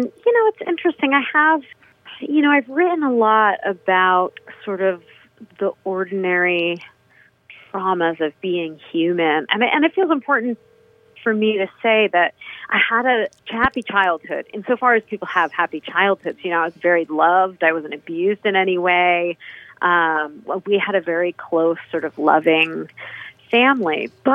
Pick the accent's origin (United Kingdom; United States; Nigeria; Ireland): United States; Massachusetts; where I grew up on the Cape, and especially Provincetown